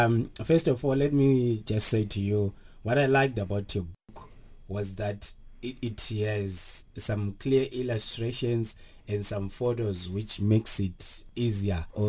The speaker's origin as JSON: {"language": "English", "country": "Zimbabwe", "tie": "born or raised there", "said": "there was a similar guy where I grew up in Zimbabwe."}